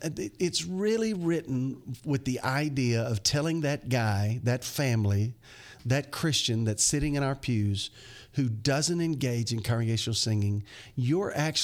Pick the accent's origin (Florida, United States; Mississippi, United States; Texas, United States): Mississippi, United States; I feel like I need to spell it because I'm from Mississippi and they may not know what I'm meaning.